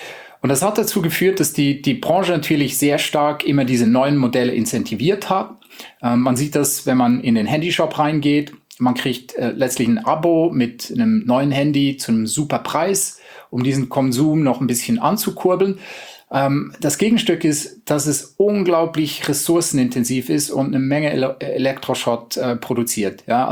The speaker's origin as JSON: {"language": "German", "country": "Switzerland", "said": "Ich schätze das auch sehr in Deutschland. Ich bin selber Schweizer."}